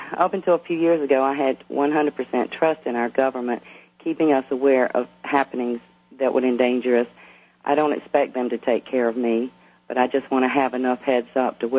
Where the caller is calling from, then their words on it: Wilmington, North Carolina, United States; I'm calling from Wilmington, North Carolina.